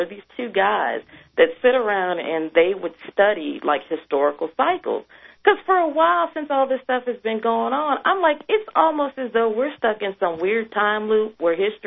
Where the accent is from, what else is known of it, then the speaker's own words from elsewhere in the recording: Detroit, Michigan, United States; I am originally from Detroit, and you know what Detroit is like.